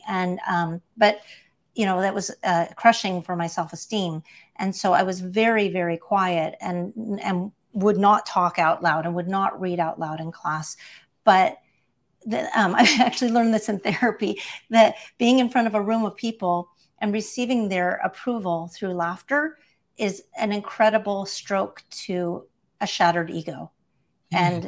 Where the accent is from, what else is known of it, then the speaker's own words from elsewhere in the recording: Texas, United States; also born or lived in Canada; now in Los Angeles, United States; Well, I grew up in, I was born in Canada and raised in Texas.